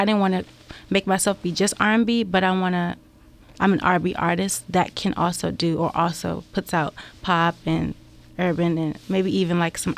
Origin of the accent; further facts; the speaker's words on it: Maryland, United States; I'm from Maryland, Peachy County.